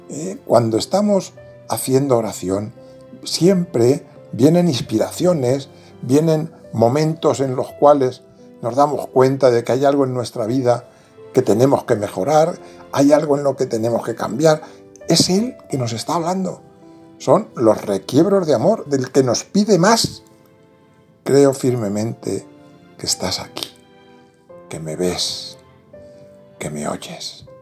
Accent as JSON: {"language": "Spanish", "region": "Castilla-La Mancha", "country": "Spain", "tie": "born or raised there", "said": "Una escena que yo había contemplado de pequeño en mi pueblo, un pueblo de La Mancha"}